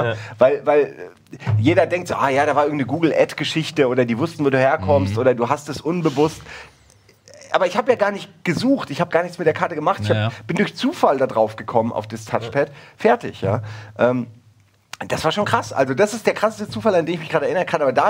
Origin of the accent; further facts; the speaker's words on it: Wächtersbach, Hesse, Germany; Moment mal, da liegt doch nicht Wächtersbach.